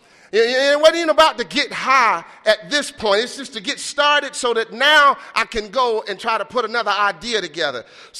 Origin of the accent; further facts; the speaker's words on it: the South, United States; born there; I'm black. I was born in the South, and I moved to the city, and we moved in the projects, and I'm the youngest of four sons, and my daddy worked hard.